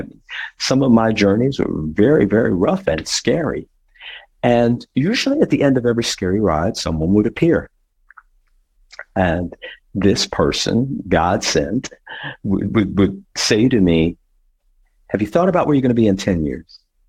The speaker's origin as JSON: {"language": "English", "town": "Harrisburg", "region": "Pennsylvania", "country": "United States", "tie": "born or raised there", "also_born_or_lived": "London", "said": "I was born in London, and my early years, there's some moving around between Harrisburg and Baltimore and New York and all these kinds of things. So I finally settled back into Harrisburg and then came back into Philly"}